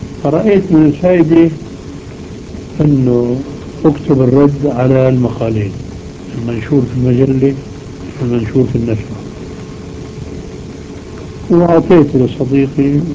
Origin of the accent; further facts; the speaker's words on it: Syria; مجلة المسلمون التي كانت تصدر عندنا في الشام